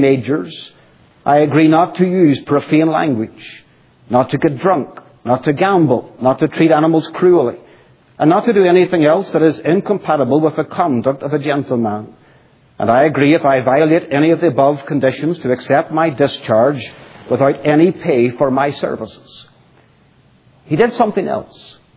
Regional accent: Northern Ireland, United Kingdom; I'm not from America, obviously. I'm from Northern Ireland.

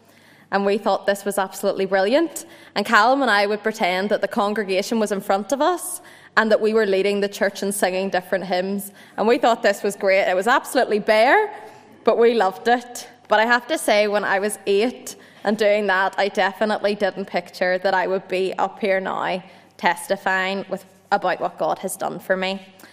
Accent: Dundonald, Northern Ireland, United Kingdom; born there; I was born in the Ulster Hospital in Dundonald in the year 2000

